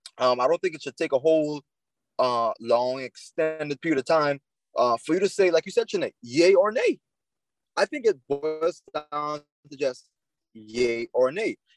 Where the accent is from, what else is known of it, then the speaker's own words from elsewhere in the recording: Bahamas; born there; The fact that I was born in the Bahamas just like the other kid, you know?